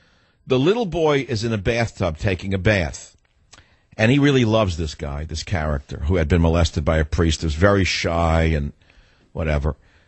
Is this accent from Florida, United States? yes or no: no; New York, United States; You know, here was a big city kid. I grew up in the Bronx, as you know, New York, in a tenement.